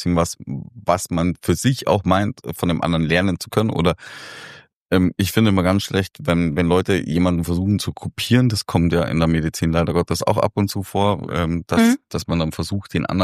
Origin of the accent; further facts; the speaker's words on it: Germany; oder ist das so wie bei uns in Deutschland?